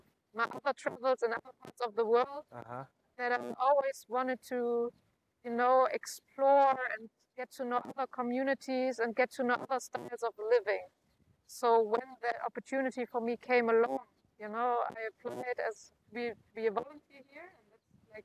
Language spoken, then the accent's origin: English; Germany; but I'm coming from Germany to South Africa.